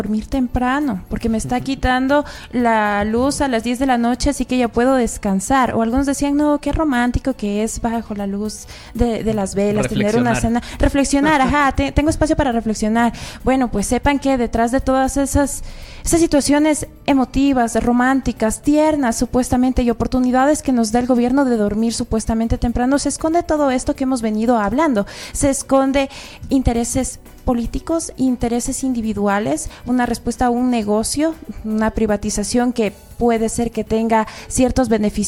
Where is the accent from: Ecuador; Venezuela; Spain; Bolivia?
Ecuador; hay muchas cosas de trasfondo que nos afecta a todo y nos perjudica como ecuatorianos.